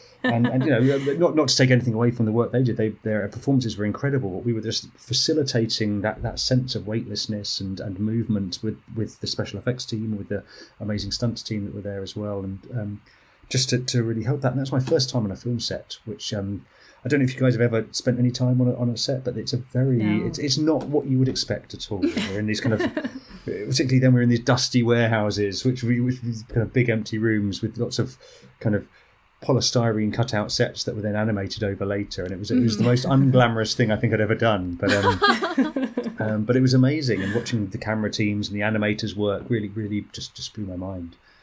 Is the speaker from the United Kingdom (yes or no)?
yes; London, United Kingdom; yeah, I'm an actor and I'm a puppeteer, and I'm from England. I grew up in London